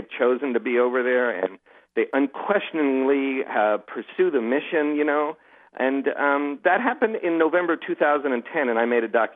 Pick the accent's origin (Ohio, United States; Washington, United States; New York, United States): Ohio, United States; I was raised in Ohio, not a barbecue hotbed, so to speak.